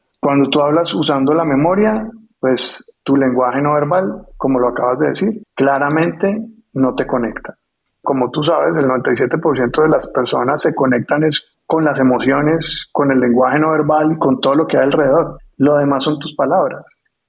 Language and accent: Spanish; Colombia; Somos colombianos y nos encanta echar paja.